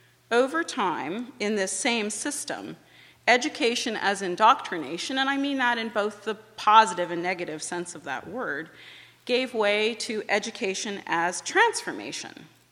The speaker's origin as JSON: {"language": "English", "town": "Goshen", "region": "Indiana", "country": "United States", "said": "I'm from Goshen. That means I was born into and formed in the Christian formation sense of the word, an intensely pro-Mennonite environment"}